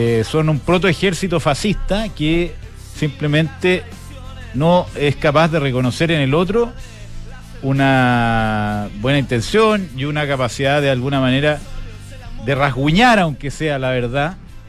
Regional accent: Chile; porque somos todos chilenos y todos queremos más o menos lo mismo

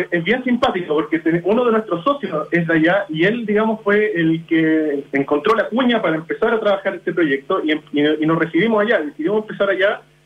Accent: Temuco, Araucanía, Chile; now in Santiago, Chile; Yo en lo personal también soy de Temuco, llevo harto tiempo en Santiago

